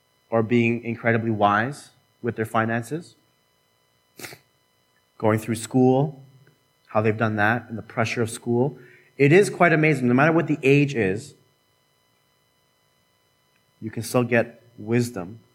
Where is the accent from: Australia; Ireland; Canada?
Canada; I'm saying please, because I'm Canadian.